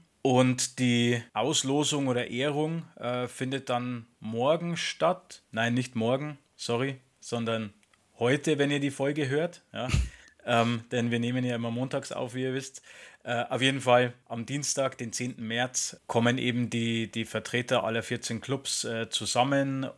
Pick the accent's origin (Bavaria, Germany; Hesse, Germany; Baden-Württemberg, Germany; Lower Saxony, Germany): Bavaria, Germany; Regensburg; bei uns daheim in Regensburg.